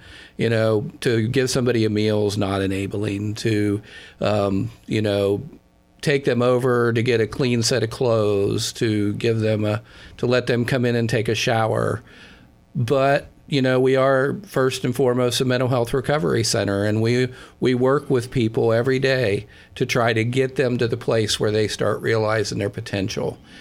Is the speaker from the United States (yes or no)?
yes; Newark, United States; You know, I grew up in Newark and was a middle class kid, working class family